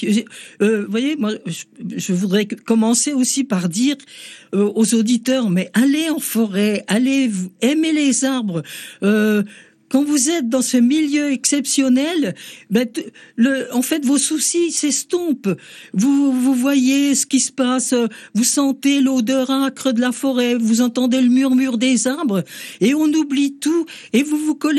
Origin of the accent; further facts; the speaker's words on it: Bourgogne-Franche-Comté, France; born there; ce Morvan, moi, je l'ai dans la peau depuis ma naissance puisque je suis née en Morvan.